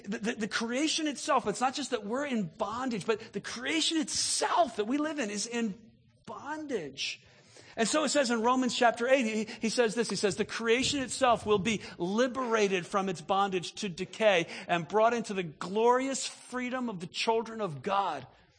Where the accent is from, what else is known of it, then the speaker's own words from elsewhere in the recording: New Jersey, United States; I grew up in New Jersey and we didn't have dirt